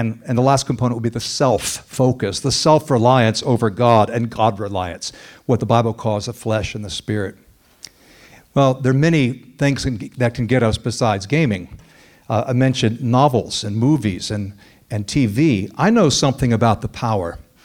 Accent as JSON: {"language": "English", "country": "United States", "also_born_or_lived": "Sweden", "said": "I remember living in Sweden, I saw one quite violent film, and this just shows you how conditioned I was as an American."}